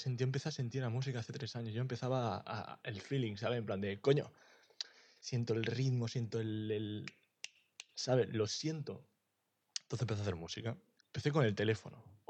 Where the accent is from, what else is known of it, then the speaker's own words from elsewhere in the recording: Russia; Spanish is a second language; now in Estonia; yo soy ruso, llevo 5 años en Estonia, no sé hablar español